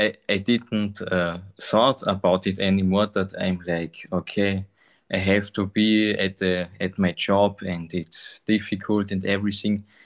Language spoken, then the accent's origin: English; Austria; English is a second language; I'm from Austria.